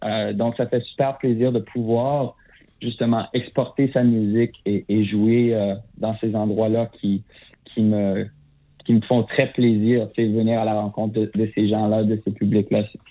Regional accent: Saskatchewan, Canada; accent: Fransaskois; avec mon accent qui est pas québécois, qui est francescois. Et mes référents, tu sais, on est des francophones en Saskatchewan. C'est ma première langue, c'est le français

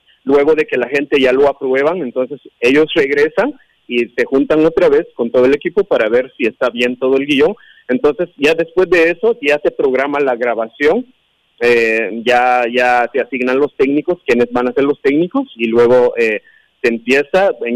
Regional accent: Guatemala; first language Kaqchikel; Spanish is a second language; soy de Guatemala y también soy indígena de Guatemala, hablo, mi idioma es cachiquel, y hemos venido acá en Paraguay

